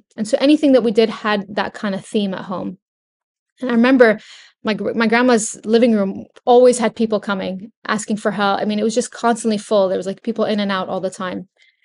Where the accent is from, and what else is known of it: California, United States; born or raised there